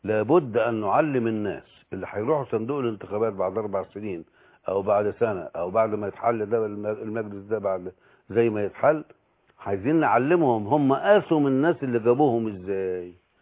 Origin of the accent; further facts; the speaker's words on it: Egypt; انا مواطن مصري له خبره في هذا المجال،